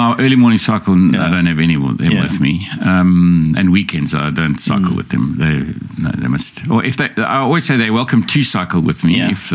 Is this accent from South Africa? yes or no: yes; Muldersdrift, Gauteng, South Africa; I was born in Joburg. Jersey. I was born outside of Joburg near Mulder's Drift.